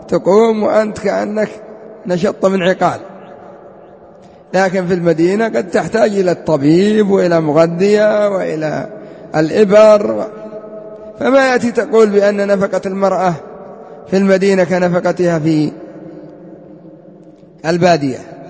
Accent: Yemen; عندنا في اليمن قد يؤخذ منك هذا بدون هذه الطريقة

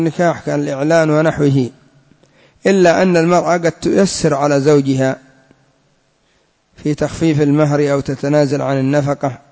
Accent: Yemen; وكان قد انتشر عندنا في اليمن ما يسمى بالزواج السياحي

